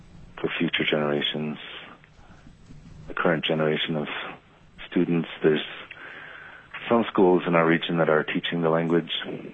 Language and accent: English; Arctic Village, Alaska, United States; I grew up in Arctic Village.